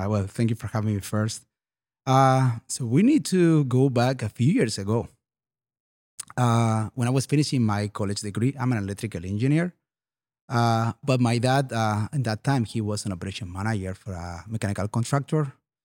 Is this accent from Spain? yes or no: yes; Barcelona, Catalonia, Spain; English is a second language; So I'm original from Spain, from Barcelona. And so we have been using R32 many years over there.